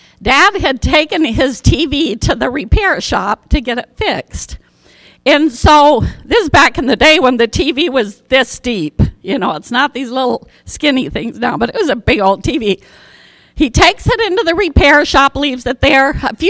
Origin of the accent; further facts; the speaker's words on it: Mexico; We grew up in Mexico, Old Mexico, not New Mexico, Old Mexico, in an Indian village. I like to say I was raised by Indians. But we were raised in an Indian village. I was 9 months old when we moved there